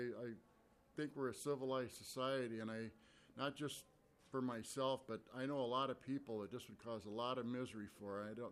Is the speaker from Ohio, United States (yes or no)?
no; Saint Paul, Minnesota, United States; I'm a lifelong resident of Minnesota, and I grew up here in the city of St. Paul. I'm from the West 7th Street area, and I'm a graduate of Monroe High School.